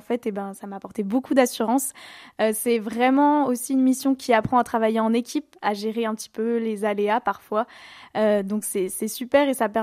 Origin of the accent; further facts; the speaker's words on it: Bourgogne-Franche-Comté, France; born there; je trouve qu'on a acquis beaucoup de connaissances sur la Bourgogne. Et pourtant, c'est ma région natale